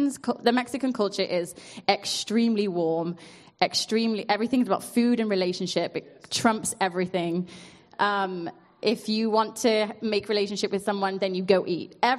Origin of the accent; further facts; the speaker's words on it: Yorkshire and the Humber, United Kingdom; Like, I'm from Yorkshire.